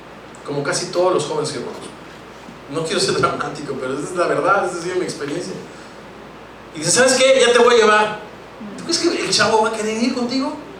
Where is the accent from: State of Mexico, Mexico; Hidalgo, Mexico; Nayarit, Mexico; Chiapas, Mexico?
State of Mexico, Mexico; Ciudad Satélite; Y curiosamente … son de satélite de donde soy yo